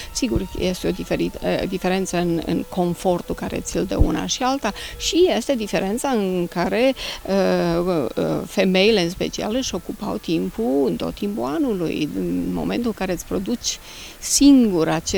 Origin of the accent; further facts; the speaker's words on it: Băița, Hunedoara County, Romania; Sunt din Munții Apuseni, la partea sudică, de fapt din Munții Metalifer